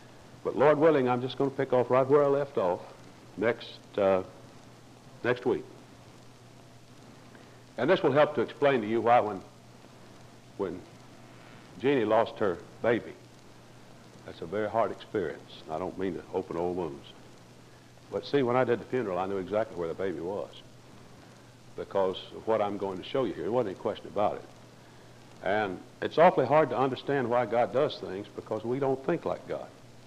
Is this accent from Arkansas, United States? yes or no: yes; Arkansas, United States; And when I was growing up in North Arkansas, I was taught that when you get saved, an angel writes your name in the book of life.